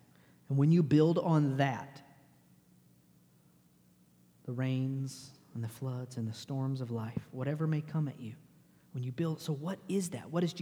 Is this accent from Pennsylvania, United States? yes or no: no; Texas, United States; And I'm from Texas where it gets hot, but not really hot.